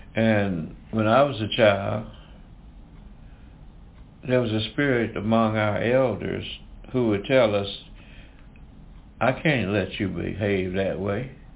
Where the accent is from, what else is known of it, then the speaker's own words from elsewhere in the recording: Tuskegee, Alabama, United States; the time when I was a boy growing up in Tuskegee, a young teenager growing up in Tuskegee, something has happened.